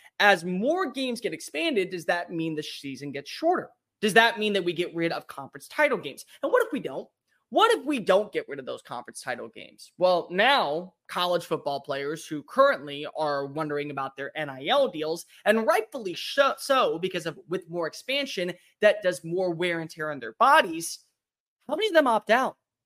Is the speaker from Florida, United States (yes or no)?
no; Texas, United States; I grew up in Texas. I'm not from Texas, but I grew up in Texas. My family's all from the Midwest